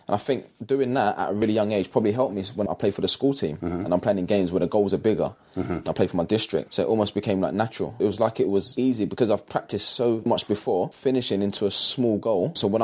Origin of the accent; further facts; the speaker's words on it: London, United Kingdom; It was tough because obviously I grew up in East London, working class background.